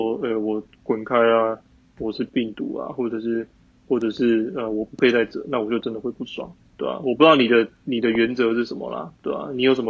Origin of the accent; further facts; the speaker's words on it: Taiwan; 我们不是从中国来，而且我们是台湾人。然后第二个是我们在这边已经半年以上了，我们是要回国了。